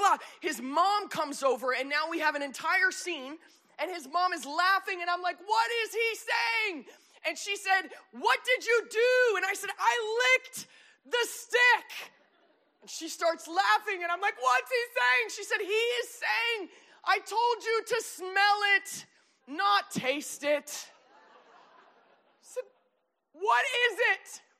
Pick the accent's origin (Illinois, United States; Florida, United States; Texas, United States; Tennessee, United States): Texas, United States; Now, as a Texan, this is strange behavior. We don't kiss strangers in Texas, okay?